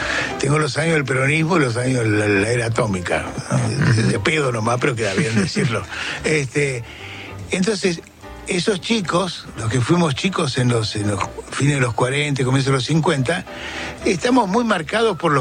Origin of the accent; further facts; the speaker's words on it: Chaves, Buenos Aires, Argentina; born there; Era un universo pueblerino. Yo no viví en Chávez. Nací en Chávez, pero no viví en Chávez.